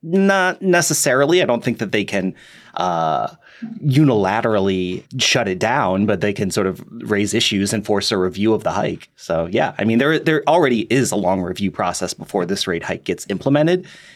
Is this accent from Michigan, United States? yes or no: yes; Detroit, Michigan, United States; Pothole City. I come from Detroit. I know all about potholes.